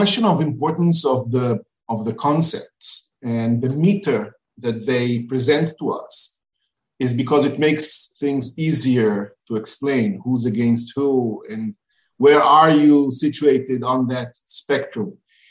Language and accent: English; Israel; English is a second language; I was born in Israel. I was raised in Israel.